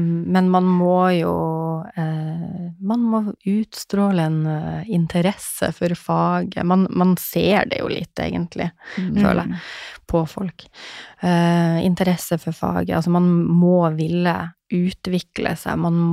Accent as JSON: {"language": "Norwegian", "region": "Finnmark", "country": "Norway", "said": "Ja, og fra Finnmark."}